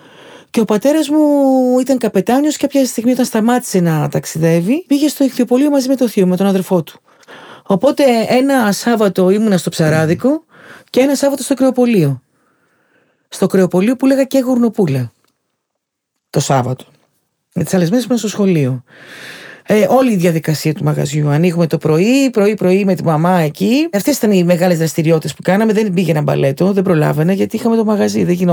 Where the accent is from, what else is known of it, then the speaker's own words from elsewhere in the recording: Kalamata, Peloponnese, Greece; Έχω μεγαλώσει στην αγορά όμως, στην Καλαμάτα. Γεννήθηκα και μεγάλωσα στην Καλαμάτα.